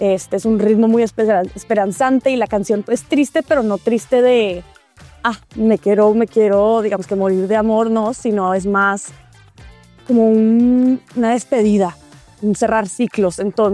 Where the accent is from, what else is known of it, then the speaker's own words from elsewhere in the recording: Bogotá, Colombia; now in Vancouver, Canada; siempre me han dicho que tengo un acento como raro porque, pues bueno, influencia de mi mamá mexicana, mi papá caleño, pero yo nací y crecí toda la vida en Bogotá y me pasa mucho aquí en Vancouver que el mexicano que me escuche, no, tengo el acento súper marcado colombiano